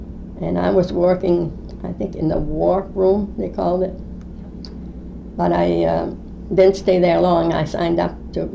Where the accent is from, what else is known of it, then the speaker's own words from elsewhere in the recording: Van Buren, Maine, United States; I was born in Van Buren, Maine.